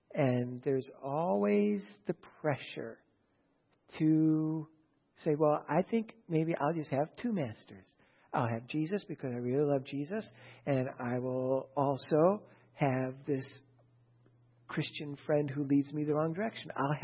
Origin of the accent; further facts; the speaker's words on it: United States; born there; could very well have been a pastor in every country, not just America. I happen to be born here.